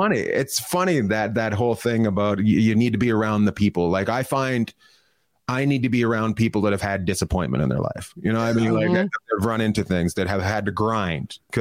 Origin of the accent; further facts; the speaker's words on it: Canada; also born or lived in New York / Los Angeles; somebody finds out I'm from Canada.